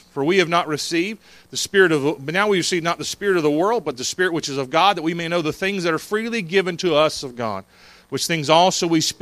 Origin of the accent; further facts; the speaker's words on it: Knoxville, Tennessee, United States; and I mentioned I was from Knoxville, Tennessee.